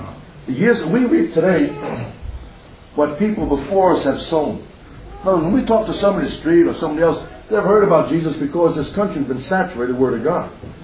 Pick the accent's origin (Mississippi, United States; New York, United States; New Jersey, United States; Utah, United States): New York, United States; Valley Stream; I grew up in Valley Stream. And went to South High School, graduated 1963.